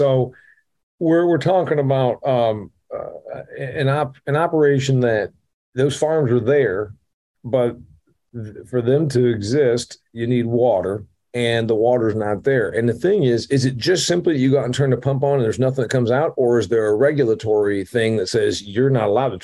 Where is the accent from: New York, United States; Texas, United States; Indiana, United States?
Indiana, United States; Because you know, I'm from Northeast Indiana. We get about 38 inches of annual precipitation. There's essentially no irrigated land within a near drive of my property.